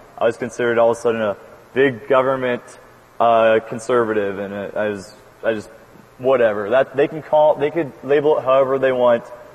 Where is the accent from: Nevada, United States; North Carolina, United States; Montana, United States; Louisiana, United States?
Montana, United States; Roundup; I'm from Roundup, Montana, and I still wouldn't trust my views on farming